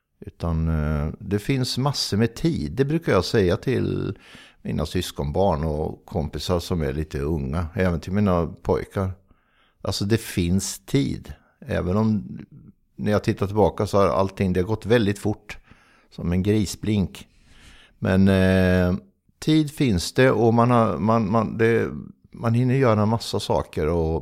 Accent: Norrköping, Östergötland, Sweden; born there; det står väl att jag är född i Norrköping

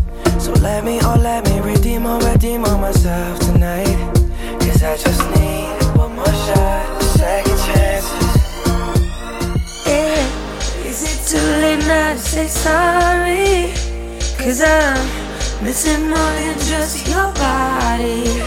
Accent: Gothenburg, Västra Götaland County, Sweden; born or raised there

